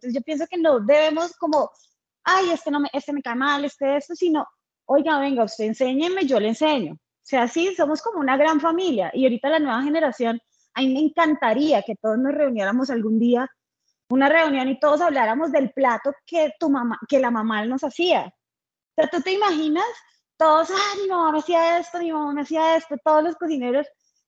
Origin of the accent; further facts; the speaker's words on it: Santander, Colombia; soy santandereana, hablo fuerte